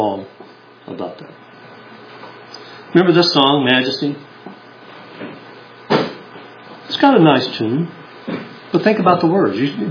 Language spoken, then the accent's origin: English; Philadelphia, Pennsylvania, United States; Now, I come from the Philadelphia area. I live in the Philadelphia area, and I apologize for that.